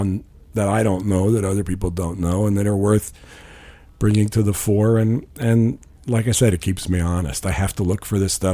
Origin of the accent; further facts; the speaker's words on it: New York, United States; I grew up in New York, so, and I was here in the 70s